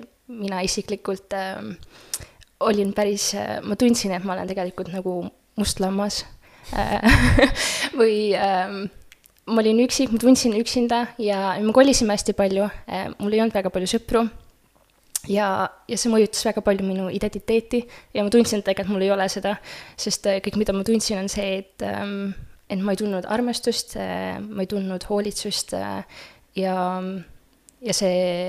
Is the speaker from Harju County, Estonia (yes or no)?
yes; Paldiski, Harju County, Estonia; ma olen Paldiskist, ma olen 23-aastane